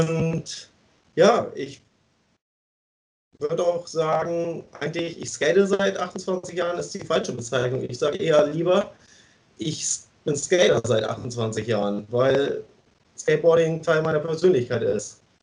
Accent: Rendsburg, Schleswig-Holstein, Germany; Also ich bin Rendsburger. Rendsburg ist so eine Kleinstadt, so ungefähr in der Mitte von Schleswig-Holstein. Und ja, jetzt bin ich da wieder am Start, aber ich hatte auch mal Bock, so andere Städte zu sehen und war halt die letzten 6 Jahre in Münster und München.

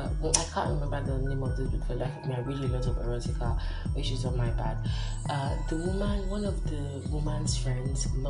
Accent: Nigeria; And I love being Nigerian sometimes, but realistically, I don't want to die right now.

